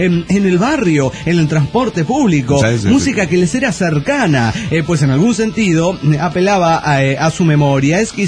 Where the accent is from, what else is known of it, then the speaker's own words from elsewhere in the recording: Puebla, Mexico; de Puebla, México.